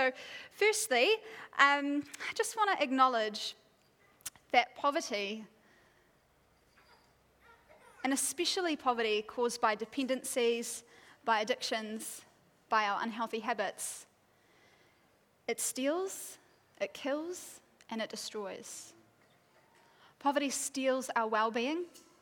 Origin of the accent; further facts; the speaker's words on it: Whangaparaoa, Auckland, New Zealand; So I was raised in Whangaparoa at Whangaparoa Baptist Church, which I'm seeing some familiar faces from, which is pretty exciting.